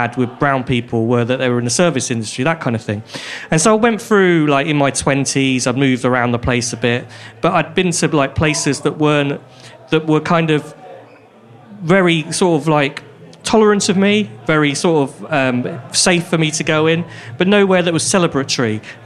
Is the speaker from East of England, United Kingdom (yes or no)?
yes; East of England, United Kingdom; I grew up in Bedfordshire, a market town